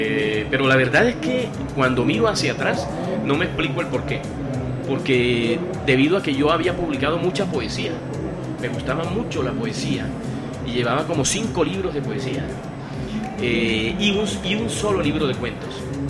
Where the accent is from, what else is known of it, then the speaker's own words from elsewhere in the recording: Cartagena, Bolívar, Colombia; Yo crecí a los 7 años, llegué al barrio Getsemaní de Cartagena